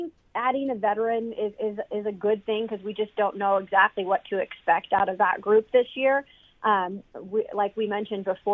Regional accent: Spokane, Washington, United States; growing up in Spokane, Washington, we had Gonzaga, and you know the Cinderella now that is no longer the Cinderella.

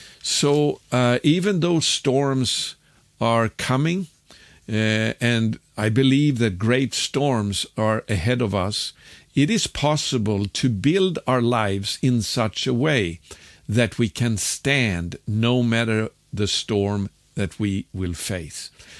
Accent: Sweden

